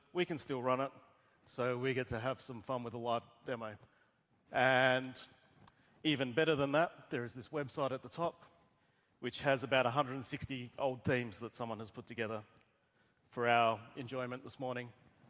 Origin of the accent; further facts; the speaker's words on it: Adelaide, South Australia, Australia; I'm from Adelaide, Australia. That's why you can't understand my English.